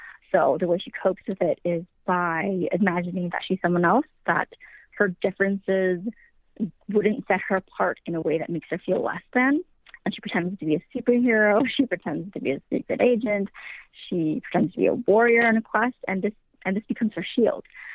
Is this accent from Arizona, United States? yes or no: no; Wisconsin, United States; because I am from Wisconsin.